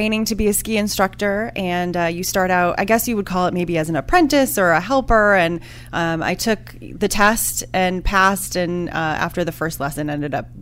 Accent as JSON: {"language": "English", "region": "Connecticut", "country": "United States", "said": "I am from the northwest corner of Connecticut."}